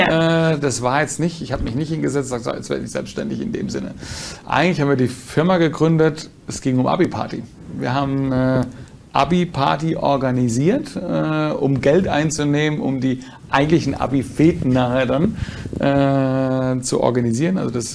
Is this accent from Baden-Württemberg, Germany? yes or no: yes; Neckarhausen, Baden-Württemberg, Germany; also born or lived in Mannheim; Klassisch, ich bin geboren in Monnem, wie man mal sagt. Aufgewachsen in Heidelberg, beziehungsweise ehrlicherweise muss ich sagen, dazwischen. In dem Ort Neckarhausen, der nämlich genau zwischen Mannheim und Heidelberg liegt.